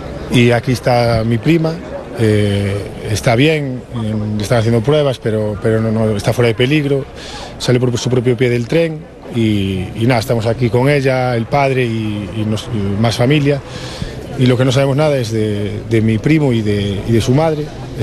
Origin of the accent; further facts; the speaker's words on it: Pontedeume, Galicia, Spain; O sea, nosotros estamos aquí, pero el resto de familia está allá en Puente de Eume, en Ferrol